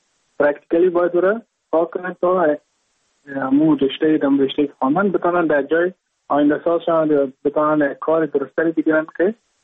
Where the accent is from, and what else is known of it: Mazar-i-Sharif, Balkh, Afghanistan; moved away as an adult; now in India